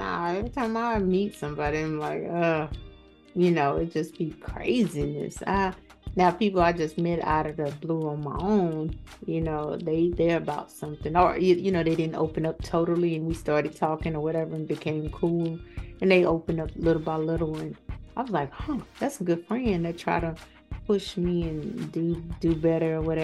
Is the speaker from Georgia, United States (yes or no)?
yes; Georgia, United States; I'm from Georgia, but she's living in moving to California.